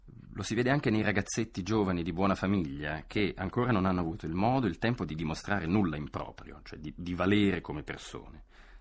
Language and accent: Italian; Florence, Tuscany, Italy; born there; Una di queste è sicuramente Firenze, la mia città natale